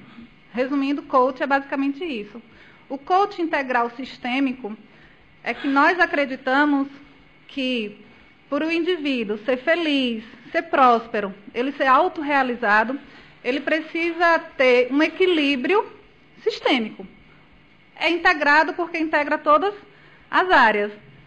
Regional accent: Campo Formoso, Bahia, Brazil; now in Senhor do Bonfim, Brazil; sou natural de Campo Formoso, nasci e fui criada aqui, atualmente estou em Bonfim, tem aproximadamente 2 anos.

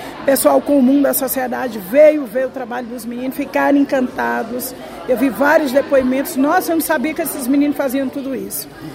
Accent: Cícero Dantas, Bahia, Brazil; also born or lived in Juazeiro; porque eu também sou sertaneja catingueira, sou de Cicero Dantas, eu morei em Juazeiro, eu conheço muito essa região

